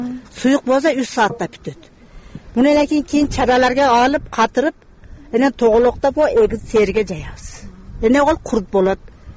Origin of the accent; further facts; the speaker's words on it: Osh, Osh Region, Kyrgyzstan; Мен өзүм Оштук болом. Оштон Ярмазага турмушка чыккамын.